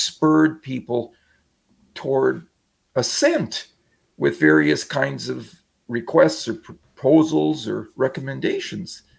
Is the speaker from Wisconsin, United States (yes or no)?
yes; Wisconsin, United States; Well, I grew up in Wisconsin, where the home team has always been the Green Bay Packers.